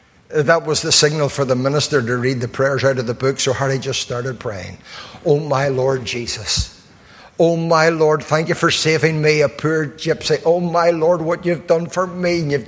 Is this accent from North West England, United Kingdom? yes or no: no; Belfast, Northern Ireland, United Kingdom; where I grew up in Tigers Bay